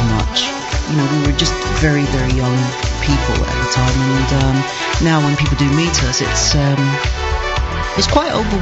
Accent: Romford, London, United Kingdom; But look, we're just from Romford, mate. That's it.

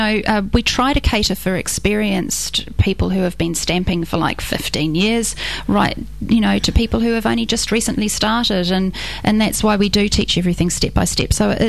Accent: New Zealand; now in Essex, United Kingdom; And but basically, I was born and bred in New Zealand.

